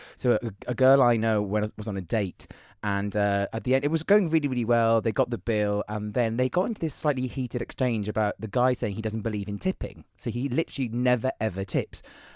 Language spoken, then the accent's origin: English; United Kingdom; there's something in our DNA as British people. We're just not programmed to take compliments very well.